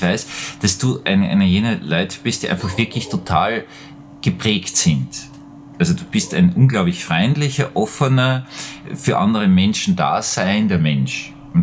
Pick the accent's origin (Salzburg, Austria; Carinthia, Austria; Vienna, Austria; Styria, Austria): Vienna, Austria; ich bin in Wien aufgewachsen, in die evangelische Volksschule in Wien-Gumpendorf gegangen.